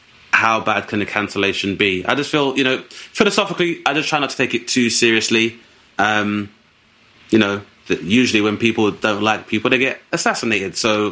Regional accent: London, United Kingdom; I'm 6 foot, I'm black, I'm from South East London.

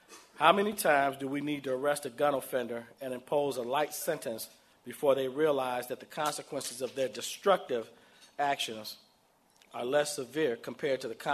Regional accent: Chicago, Illinois, United States; And as a Chicagoan, I'm ashamed because we can do better.

